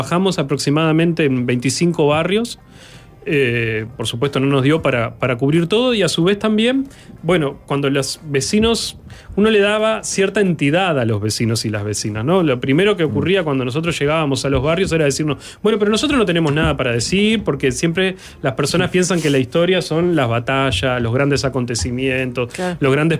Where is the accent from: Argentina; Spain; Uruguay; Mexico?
Uruguay; Montevideo; en mi caso, nacido y crecido en Montevideo